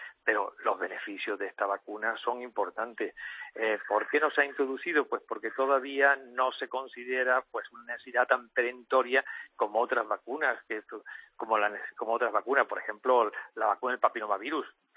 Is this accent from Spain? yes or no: yes; Andalusia, Spain; moved away as an adult; now in Valencia, Spain; Yo vivo en Valencia desde hace ya más de 30 años, porque vine a la cátedra de esta facultad, pero soy andaluz.